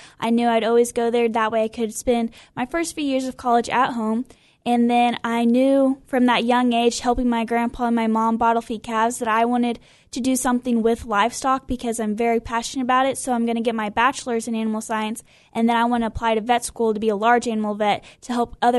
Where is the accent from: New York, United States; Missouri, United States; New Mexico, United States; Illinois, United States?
Illinois, United States; Iuka; So I'm from Iuka, Illinois, so it's down south.